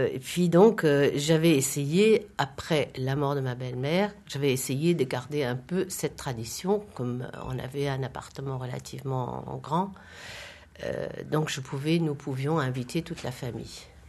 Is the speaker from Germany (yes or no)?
yes; Germany; French is a second language; Et quand je suis arrivée chez moi, de nouveau, chez moi en Allemagne, chez mes parents, je leur ai posé la question